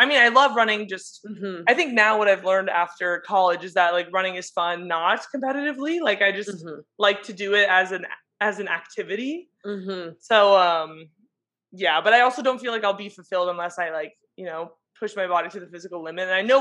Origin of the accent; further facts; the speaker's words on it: San Diego, California, United States; Yeah, I'm from San Diego.